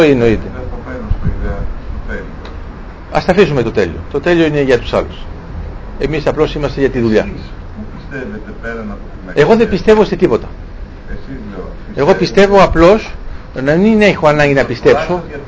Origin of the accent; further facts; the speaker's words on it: Volos, Thessaly, Greece; εγώ είμαι από το Βόλο